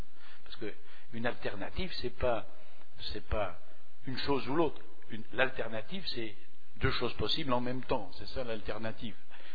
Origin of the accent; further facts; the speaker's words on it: Normandy, France; born there; Ma faute à moi si je suis né en Normandie